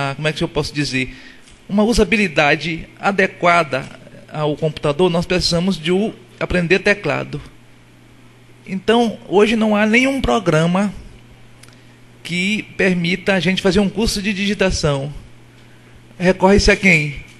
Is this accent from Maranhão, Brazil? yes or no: yes; São Luís, Maranhão, Brazil; sou de São Luís do Maranhão